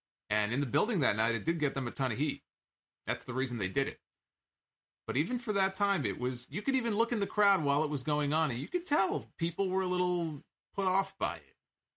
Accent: Northeastern United States, United States; You know, again, I grew up in the Northeast as a WWE fan.

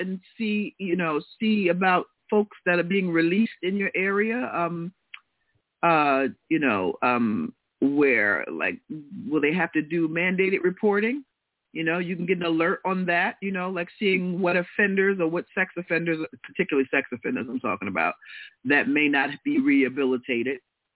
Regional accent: New York, United States; Well, I was raised on the Southern State, so I kind of know it.

